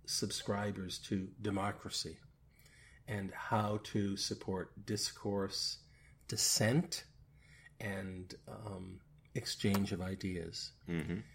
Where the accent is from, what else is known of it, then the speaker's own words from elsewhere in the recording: United States; one of the most amazing things for me personally, as an American, in this case, going to London